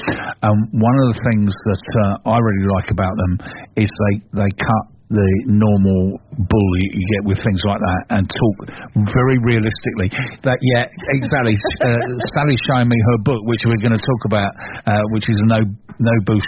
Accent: Ukraine; English is a second language; now in United Kingdom; I am from Ukraine and I'm now getting used to life in the UK

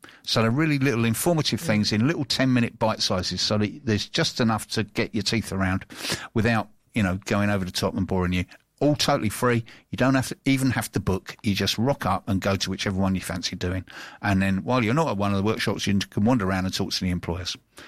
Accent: London, United Kingdom; I'm from South West London, aren't I? Bath.

